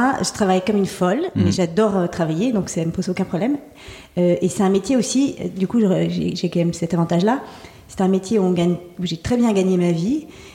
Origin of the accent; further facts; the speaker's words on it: Paris, Île-de-France, France; Je suis donc née à Paris et où j'ai grandi, entourée donc de beaucoup de bruit